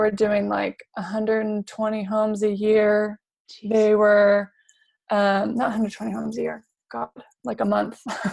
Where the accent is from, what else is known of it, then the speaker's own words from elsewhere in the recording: San Diego, California, United States; I grew up in San Diego. I was born there.